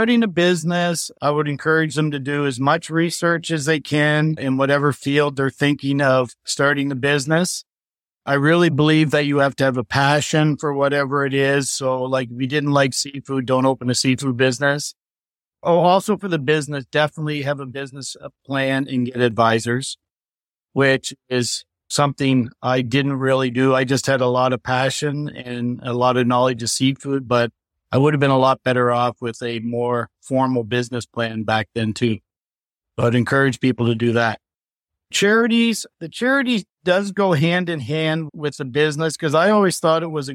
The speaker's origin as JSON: {"language": "English", "town": "Halifax", "region": "Nova Scotia", "country": "Canada", "tie": "born or raised there", "said": "I grew up on Halifax Harbor, and I can remember as a young boy seeing submarines and aircraft carriers."}